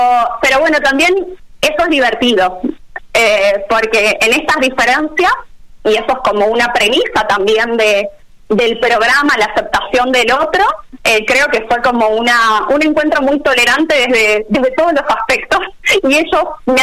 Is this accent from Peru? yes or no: no; Argentina; now in Colombia; como verán por mi acento, yo soy argentina, y me mudé a Colombia hace 2 años